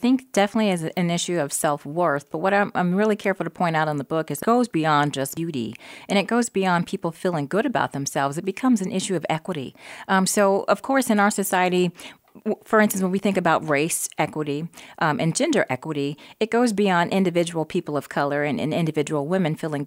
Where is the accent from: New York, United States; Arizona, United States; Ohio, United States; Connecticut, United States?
Ohio, United States; moved away; So I'm from Ohio. And so prior to moving to Florida, in 2004, I'd never heard the term red as much.